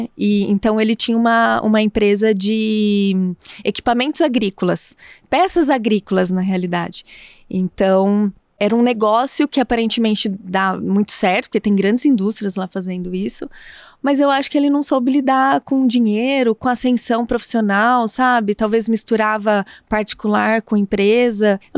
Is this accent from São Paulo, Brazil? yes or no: yes; Matão, São Paulo, Brazil; also born or lived in Araraquara; Eu fui para Matão muito pequena, que eu tinha 1 ano, então eu me considero matonense mesmo, nasci em Araraquara, mas me considero matonense.